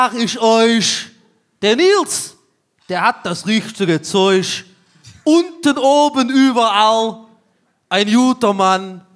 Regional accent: Cologne, North Rhine-Westphalia, Germany; wir sind in meiner Heimatstadt. In Köln.

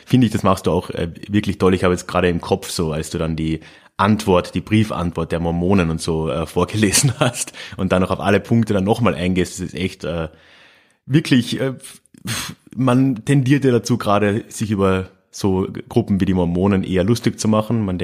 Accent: southern Austria, Austria; ich hatte Italienisch in der Schule, also bei uns in Südösterreich ist Italienisch sehr wichtig

